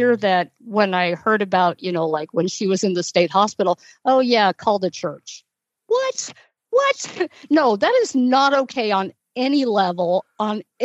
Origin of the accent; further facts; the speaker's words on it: Washington, United States; Now, where I grew up in Washington is a large percentage Latter-day Saint.